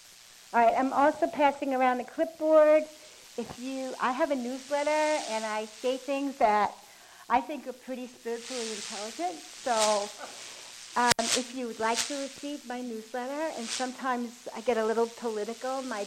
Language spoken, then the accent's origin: English; Brooklyn, New York, United States; born there; also born or lived in Long Island / Manhattan; now in Candler, United States; I was born in Brooklyn, New York. I lived on Long Island and Brooklyn and Manhattan most of my life. And then, following my intuition, I moved to Candler, North Carolina, into the mountains.